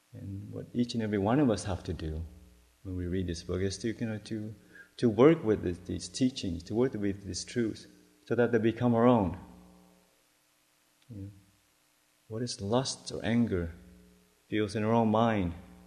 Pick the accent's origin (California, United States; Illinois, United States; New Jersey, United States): California, United States; Los Angeles; Just growing up in the West, in LA, there was this little show that I used to see every Saturday.